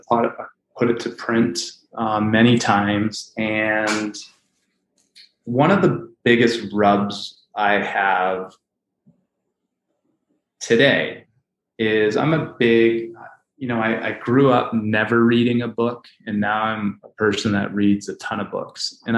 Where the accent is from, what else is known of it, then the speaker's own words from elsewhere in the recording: Canada; as I said, I grew up in Canada, and there's a lot of beautiful things about both countries